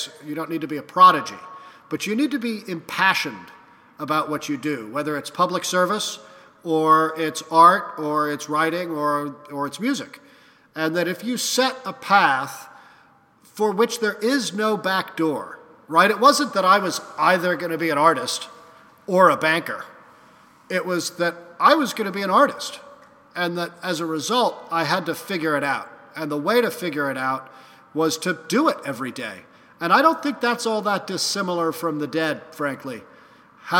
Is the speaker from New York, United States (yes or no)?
yes; New York City, New York, United States; Well, it is true that I grew up in New York City in the 1970s.